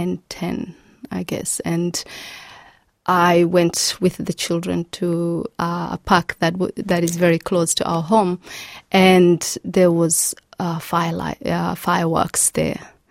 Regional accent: Kenya; also born or lived in Somalia; I grew up in Kenya, actually. I was only 4 years of age when I left Somalia

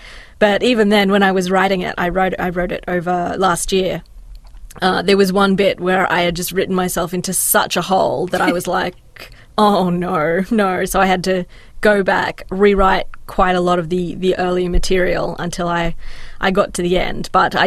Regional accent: Kiama, New South Wales, Australia; So I grew up in Kiama on the south coast of New South Wales. And when I was growing up there in the 90s, it was a lot smaller than it is now.

